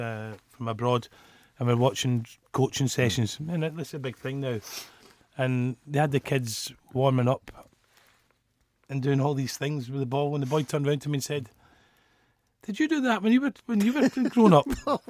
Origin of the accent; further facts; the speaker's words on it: Glasgow, Scotland, United Kingdom; I remember growing up in Glasgow.